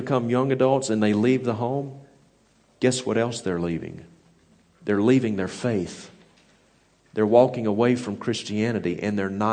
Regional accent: the South, United States; growing up in the South, in the American South, we call that the Bible Belt, because most people in the South go to church.

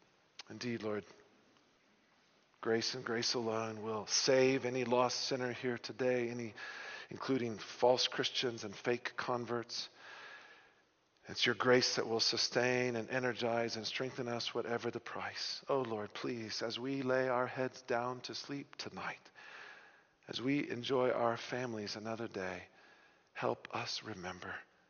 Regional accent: Bible Belt, United States; I grew up in the Bible Belt of the States.

